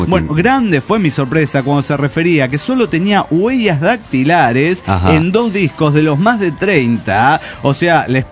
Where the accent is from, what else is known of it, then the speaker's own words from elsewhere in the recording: Tlaxcala, Mexico; Hola, ¿cómo están? … de Tlaxcala, México.